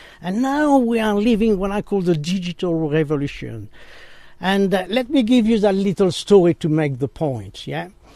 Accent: France; now in England, United Kingdom; Well, first of all, I come from France, yeah?

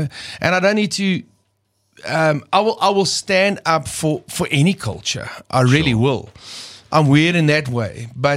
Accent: South Africa; I'm a South African singer, completely, and in my body and everything about me is South African.

